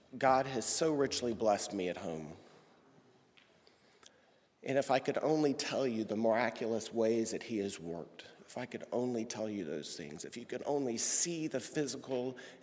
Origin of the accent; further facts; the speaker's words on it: Texas, United States; Many of you know that Jenny and I are both born and raised in Texas, and that's where all of our family is.